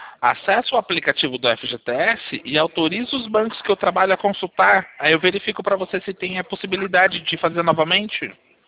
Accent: Sorocaba, São Paulo, Brazil; Eu sou de Sorocaba.

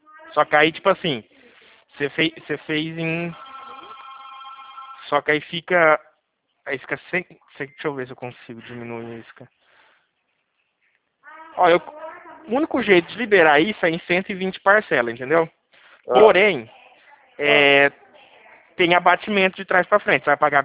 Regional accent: Dracena, São Paulo, Brazil; eu sou de Dracena.

